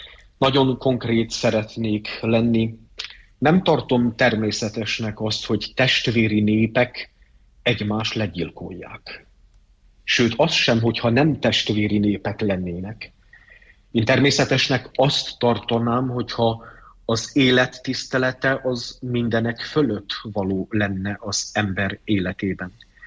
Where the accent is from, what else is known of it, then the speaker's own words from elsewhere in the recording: Harghita, Romania; nagyon szeretem Csíkot, Csíksomlyót, Erdélyt, a szülőföldemet. Nagyon szeretem magát, a nemzetet, és imádom a Szentlélek Istent.